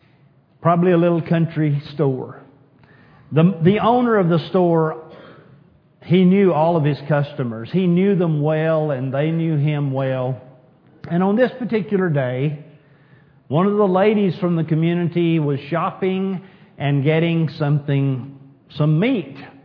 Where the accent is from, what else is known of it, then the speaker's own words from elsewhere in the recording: New Home, Texas, United States; But I grew up in New Home, Texas, population 211. And we had two grocery stores in New Home, Texas.